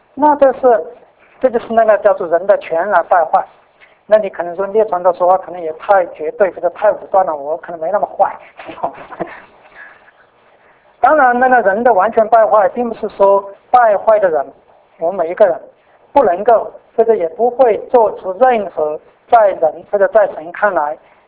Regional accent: Sichuan, China; 那我记得我们四川有一句那种歇后语

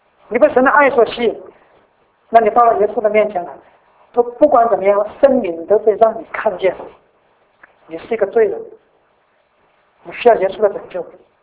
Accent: Sichuan, China; accent: Sichuanese; 就我们四川话一句话很实的一句话

